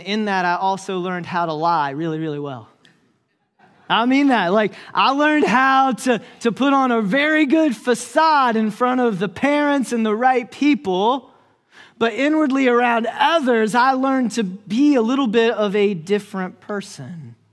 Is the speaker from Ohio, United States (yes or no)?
yes; Ohio, United States; I grew up in the Church of the Nazarene just down the road in Paulding County, Ohio. My father was a pastor, and I grew up in the family there.